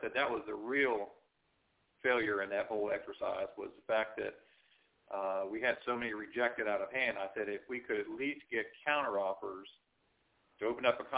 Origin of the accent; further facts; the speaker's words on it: Virginia Beach, Virginia, United States; No, I came from Virginia Beach originally.